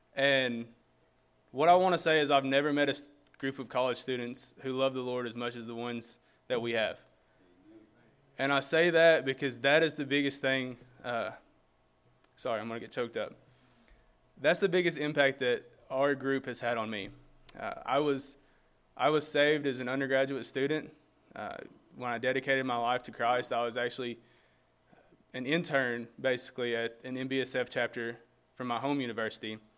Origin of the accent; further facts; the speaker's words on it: Hope, Arkansas, United States; I'm originally from Hope, Arkansas, which is the southwest corner, you know, Arkansan.